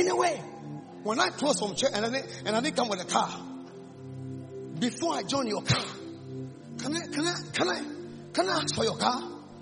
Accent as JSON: {"language": "English", "country": "Ghana", "accent": "Ghanaian", "said": "Don't mind my accent as Ghanaian."}